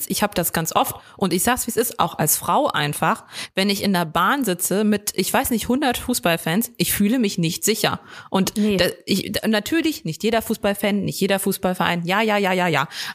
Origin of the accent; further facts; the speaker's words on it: Dresden, Saxony, Germany; ich komme aus Dresden.